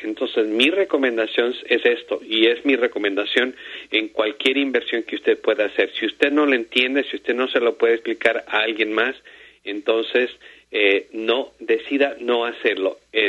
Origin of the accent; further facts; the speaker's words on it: Ecuador; En mi país, el Ecuador, usamos el dólar.